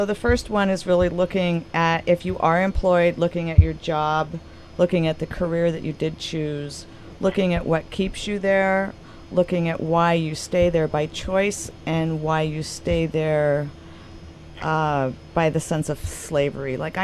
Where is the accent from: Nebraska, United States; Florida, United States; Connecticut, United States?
Nebraska, United States; So look how far I've come. I came from Nebraska, and I'm on the radio with you.